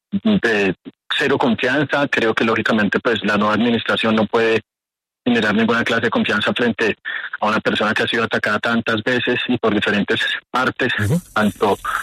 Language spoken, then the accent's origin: Spanish; Colombia; Esta entrevista la estoy otorgando como particular, como ciudadano colombiano